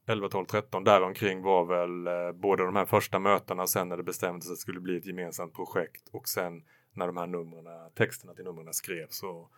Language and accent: Swedish; Sweden; Helst skulle de ju ske på franska och engelska samtidigt med tolkning och annat, och som svensk tyckte man ju det var också väldigt jobbigt emellanåt.